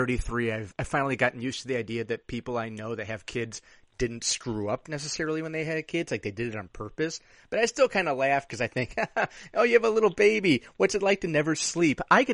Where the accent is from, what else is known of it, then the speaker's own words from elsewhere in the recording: Downers Grove, Illinois, United States; also born or lived in Lombard; I'm from Chicago, the suburbs. I grew up in Downers Grove and Lombard and all that.